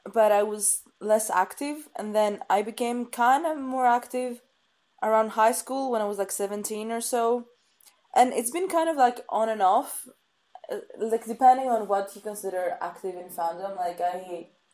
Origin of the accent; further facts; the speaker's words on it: Greece; I'm from Greece. I just became 25 years old, so a quarter of the century.